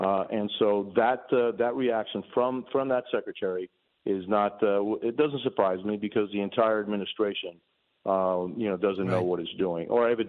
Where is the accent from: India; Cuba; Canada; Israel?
Cuba; English is a second language; now in United States; I came from Cuba. I've already seen my freedom in my home country disappear.